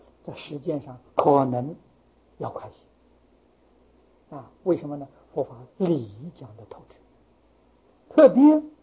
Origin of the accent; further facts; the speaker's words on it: China; 我们中国人遭难的原因